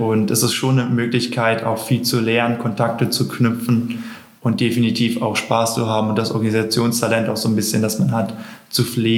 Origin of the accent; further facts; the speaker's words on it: North Rhine-Westphalia, Germany; ich komme aus Nordrhein-Westfalen